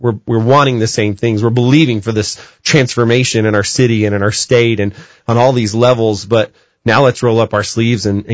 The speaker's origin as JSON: {"language": "English", "town": "Albuquerque", "region": "New Mexico", "country": "United States", "tie": "born or raised there", "also_born_or_lived": "Texas", "said": "And I grew up here in Albuquerque, have a heart for our city, moved away and went to Bible school in Texas"}